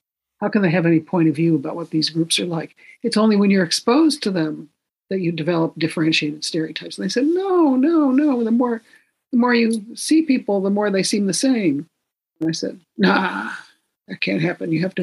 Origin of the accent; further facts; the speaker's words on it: Hawaii, United States; And Hawaii is the same way, you know. We're all Hawaiian. Aloha.